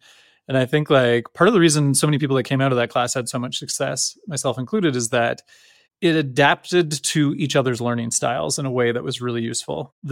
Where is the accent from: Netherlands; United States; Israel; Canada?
Canada; Lindsay, Ontario; I grew up in Lindsay, Ontario, which is a small town, about an hour 10, hour 20 out of Toronto. If traffic's bad, it's like closer to 2.5 hours.